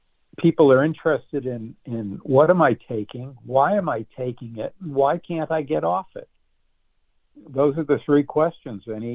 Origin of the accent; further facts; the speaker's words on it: United States; And I believe, as an American, I have a legal right to public health.